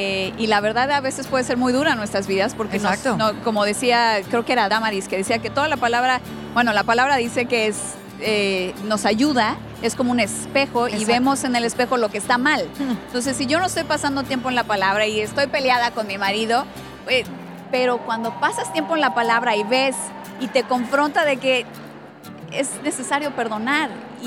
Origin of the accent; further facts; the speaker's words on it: Mexico; Pero como mexicana veo la misericordia de Dios, amén, para México.